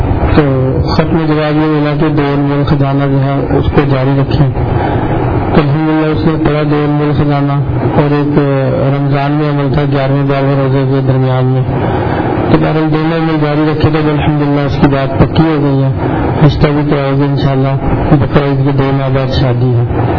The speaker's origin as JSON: {"language": "Urdu", "town": "Lahore", "region": "Punjab", "country": "Pakistan", "said": "لاہور سے ہوں."}